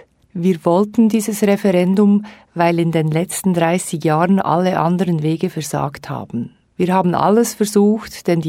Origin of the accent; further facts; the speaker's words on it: Spain; moved away; Deshalb sind wir alle aus Spanien geflohen.